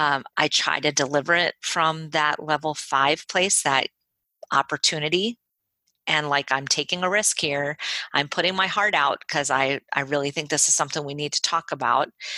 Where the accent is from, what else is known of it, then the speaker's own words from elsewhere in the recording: New Jersey, United States; You know, I'm from Jersey. I fight all the time.